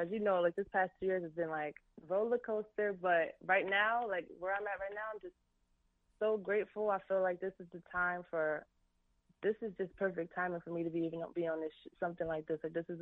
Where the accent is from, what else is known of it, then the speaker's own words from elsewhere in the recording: Allentown, Pennsylvania, United States; Well, I've been singing since I was a kid. I grew up in Allentown.